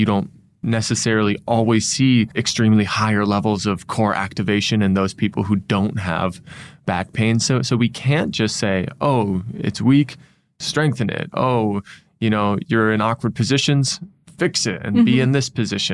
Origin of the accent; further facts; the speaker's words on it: Minnesota, United States; accent: Minnesotan; You betcha, to use my Minnesotan accent.